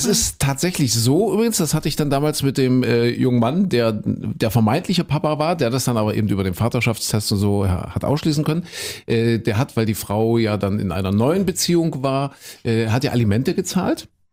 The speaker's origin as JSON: {"language": "German", "region": "East Germany", "country": "Germany", "said": "ich bin ja ein Kind der DDR, Christine auch"}